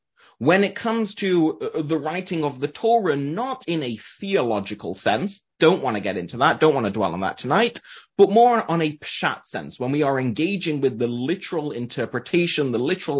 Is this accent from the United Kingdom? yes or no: yes; Manchester, North West England, United Kingdom; you already heard that I'm from Manchester, England. In case you're wondering where to place the accent